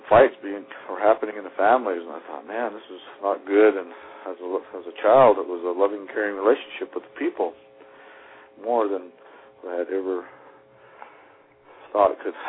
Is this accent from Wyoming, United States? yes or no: yes; Wyoming, United States; Well, I'm 54 years old, and I'm from the Wind River Indian Reservation in the center of Wyoming, in the Wind River Mountain Range, and I was raised on a reservation, born on a reservation in 1950